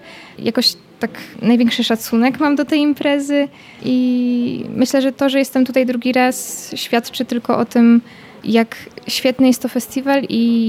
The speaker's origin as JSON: {"language": "Polish", "town": "Bartoszyce", "region": "Warmian-Masurian Voivodeship", "country": "Poland", "said": "pochodzę z Bartoszyc, a tak właściwie mieszkam teraz w miejscowości Wiatrak obok Bartoszyc."}